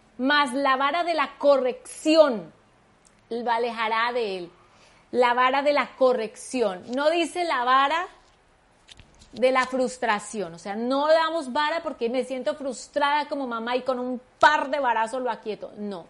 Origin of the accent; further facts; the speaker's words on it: Bogotá, Colombia; soy cachaca, ¿no?